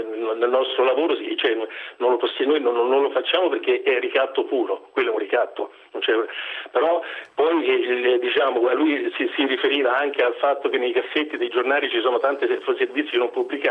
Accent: Rome, Lazio, Italy; now in Como, Italy; Sono di Roma, anche se abito qui da Como

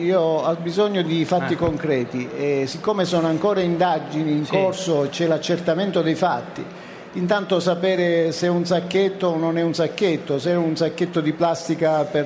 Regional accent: Sicily, Italy; ma io sono siciliano come lei, sappia che io sarei disponibile a fare qualsiasi cosa per il bene della mia terra

